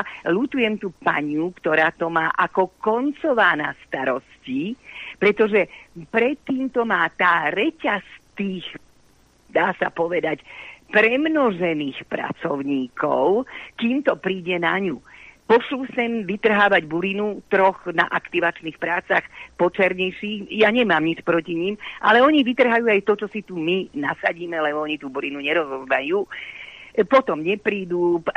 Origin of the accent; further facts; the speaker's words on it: Bratislava, Bratislava Region, Slovakia; ja ako rodená Bratislavčanka